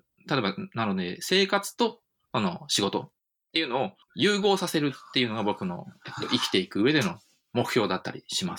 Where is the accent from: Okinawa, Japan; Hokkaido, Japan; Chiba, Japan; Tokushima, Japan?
Hokkaido, Japan; moved away as an adult; 僕、地方出身でして、北海道の割と田舎の方に、18までいたんですね。